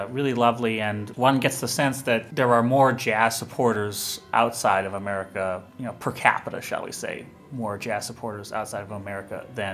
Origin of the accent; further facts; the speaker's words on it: Midwest, United States; The three of us knew each other sort of going way back. We're all from the Midwest.